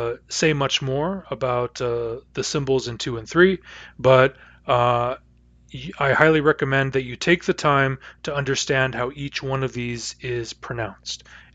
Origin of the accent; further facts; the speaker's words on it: United States; now in Canada; I grew up in the United States, I learned American spelling, and now I live and work in Canada